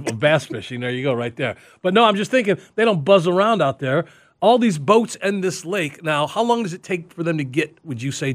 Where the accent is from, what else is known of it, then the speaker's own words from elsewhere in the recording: Chicago, Illinois, United States; I grew up in Chicago. No, man. I didn't have to fish in Chicago.